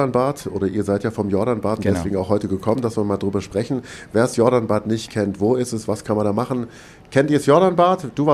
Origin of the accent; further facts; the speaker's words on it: Biberach, Baden-Württemberg, Germany; auch wenn ich schon gesagt habe, dass ich einen Großteil meiner Jugend in Biberach verbracht habe